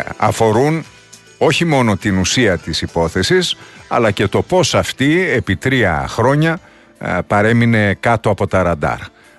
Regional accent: Eastern Macedonia and Thrace, Greece; έχω πολλούς φίλους εκεί, καθώς είναι η πατρίδα μου, εκεί γεννήθηκα

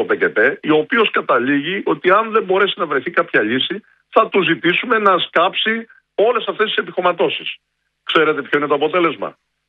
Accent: Karditsa, Thessaly, Greece; Μετά τον Ιαννό στην Καρδίτσα, στον τόπο μου, όπου υπήρχε μια συνολική καταστροφή

